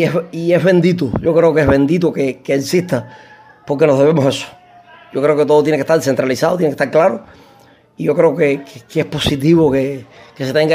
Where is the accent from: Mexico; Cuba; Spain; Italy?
Cuba; El hecho de tener claro que somos cubanos